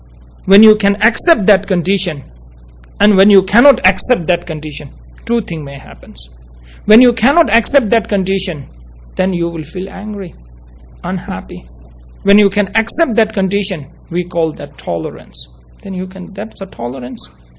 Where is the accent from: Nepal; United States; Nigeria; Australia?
Nepal; born there; English is a second language; I was born in Nepal